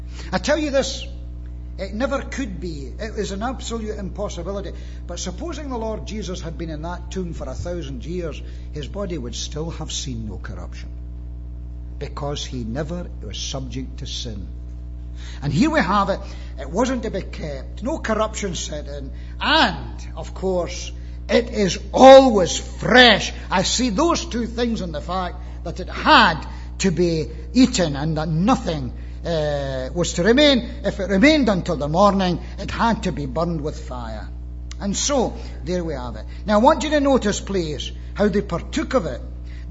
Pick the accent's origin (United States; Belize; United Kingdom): United Kingdom; Scotland; as a Scotsman